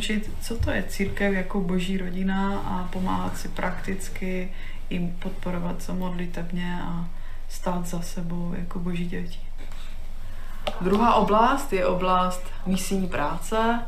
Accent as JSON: {"language": "Czech", "town": "Šenov", "region": "Moravian-Silesian Region", "country": "Czechia", "lives_now": "Bruntál, Czech Republic", "said": "A já pocházím z Českobratrského sboru ze Šenova u Ostravy"}